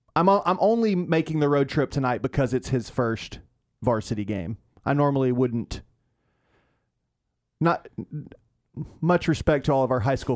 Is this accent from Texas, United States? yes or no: yes; Austin, Texas, United States; Which I've always felt like growing up in the Austin area, football in this area is better than it is.